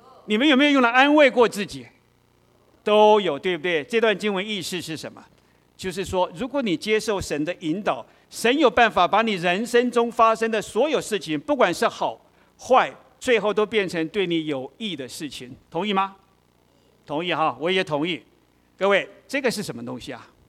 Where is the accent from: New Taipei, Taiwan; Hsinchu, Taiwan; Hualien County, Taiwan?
Hualien County, Taiwan; Hualien; 我就打电话给两个在花莲我的家乡的基督徒朋友